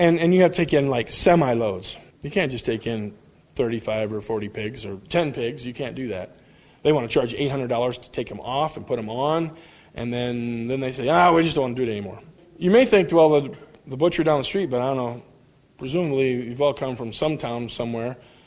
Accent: Iowa, United States; I said, dude, I'm not from Missouri. I'm from Iowa, and I got the Iowa Swabian Hall, and this is why I call it this, is because I'm from here.

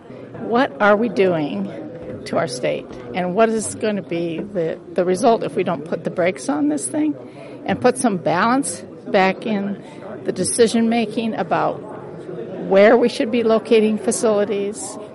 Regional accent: Iowa, United States; I grew up in Hamilton County, and again, we've traditionally had a lot of hog production when I was growing up in that area of the county.

